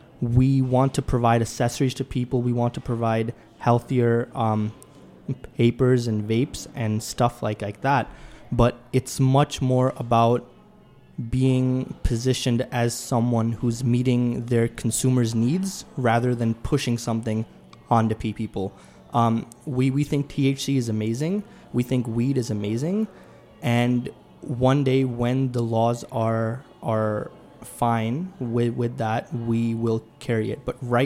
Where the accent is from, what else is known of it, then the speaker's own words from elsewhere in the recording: Maryland, United States; No, we were both raised in Howard County, yeah. Maryland.